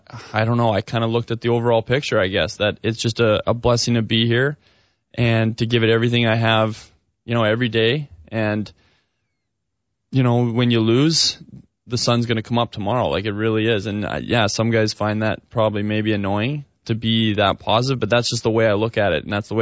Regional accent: Calgary, Alberta, Canada; I grew up in Calgary.

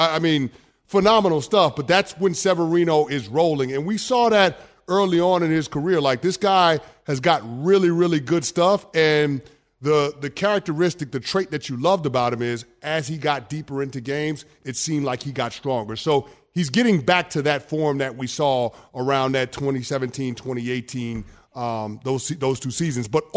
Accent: Bronx, New York, United States; how is that a major character flaw? I'm from the Bronx.

